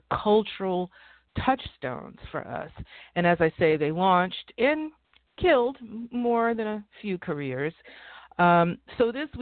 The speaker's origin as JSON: {"language": "English", "town": "Bronx", "region": "New York", "country": "United States", "tie": "born or raised there", "said": "I grew up in the Bronx during the 1960s and 70s"}